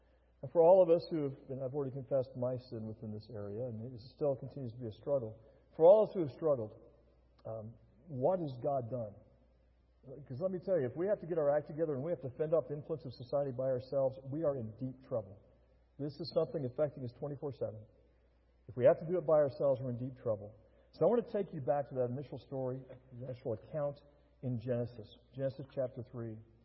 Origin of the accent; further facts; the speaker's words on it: United States; And because I'm raised in America, because I'm an American, I'm thinking that doesn't make any sense